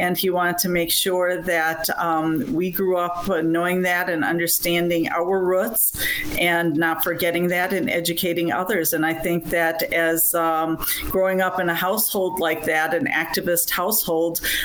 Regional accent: Milwaukee, Wisconsin, United States; But we grew up in Milwaukee. We were a family with, my parents, and then we are four siblings.

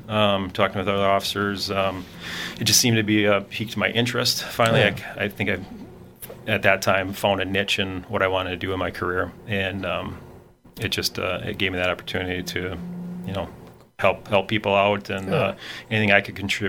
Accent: Wisconsin Rapids, Wisconsin, United States; I was born and raised in Wisconsin Rapids. Still currently live in the area, in the county here.

